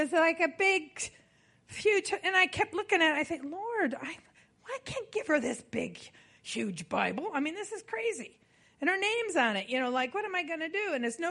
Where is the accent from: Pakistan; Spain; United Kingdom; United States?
United States; excuse me, I'm American, and I just can't get the protocol.